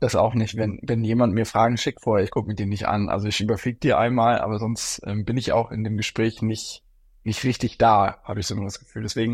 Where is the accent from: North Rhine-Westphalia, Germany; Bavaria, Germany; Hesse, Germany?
North Rhine-Westphalia, Germany; Düsseldorf; Ich bin aufgewachsen in Düsseldorf als Sohn von zwei JuristInnen, also meine Eltern beide AnwältInnen.